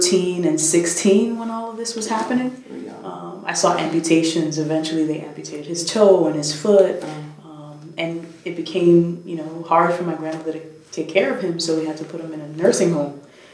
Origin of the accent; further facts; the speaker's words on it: Bronx, New York, United States; So I grew up in the South Bronx, in the South Bronx, in Mott Haven, the Mott Haven community. And I grew up in public housing.